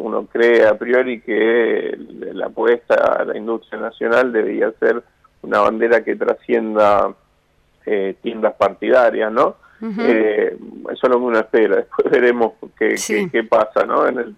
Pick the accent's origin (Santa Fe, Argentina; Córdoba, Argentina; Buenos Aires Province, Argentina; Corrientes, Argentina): Santa Fe, Argentina; Rosario; Vos sabés que yo soy de Rosario, de acá.